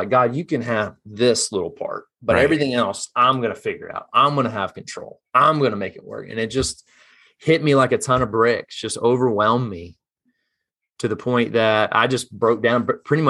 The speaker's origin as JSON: {"language": "English", "town": "Birmingham", "region": "Alabama", "country": "United States", "tie": "born or raised there", "said": "Take me anywhere but my hometown, right?"}